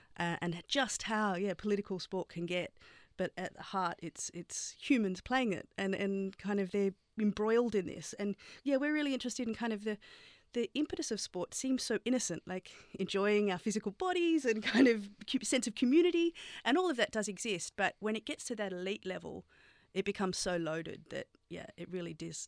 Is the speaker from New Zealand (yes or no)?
no; Queensland, Australia; I don't think we've ever even lived in Parramatta. We're like from Queensland, but that's our team.